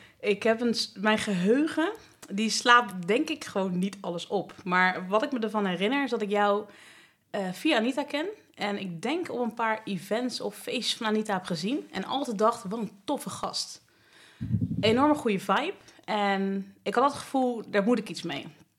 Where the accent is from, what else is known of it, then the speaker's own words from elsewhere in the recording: The Hague, South Holland, Netherlands; Ik ben 37 jaar en ik kom uit Den Haag.